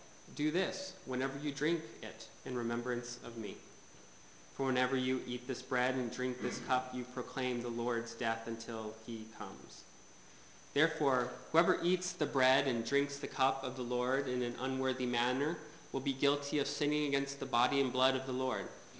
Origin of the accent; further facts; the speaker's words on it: United States; It's something that I've heard my whole life growing up in America.